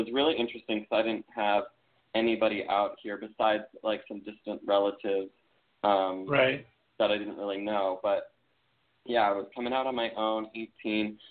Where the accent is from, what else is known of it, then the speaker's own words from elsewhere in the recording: Minnesota, United States; moved away as an adult; now in Los Angeles, United States; When I was growing up in Minnesota, I actually wasn't out.